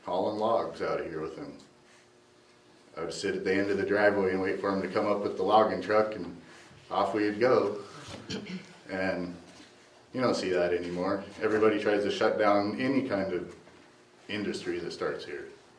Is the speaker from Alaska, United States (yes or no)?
yes; Haines, Alaska, United States; I was born and raised here in Haines.